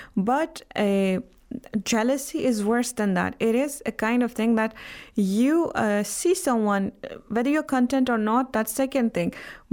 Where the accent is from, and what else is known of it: Jammu and Kashmir, India; now in Iran